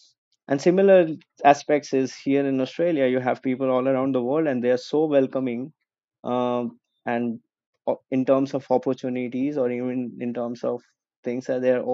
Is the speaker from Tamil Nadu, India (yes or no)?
no; Kolkata, West Bengal, India; So interestingly, I'm not Bengali, because I'm from Kolkata.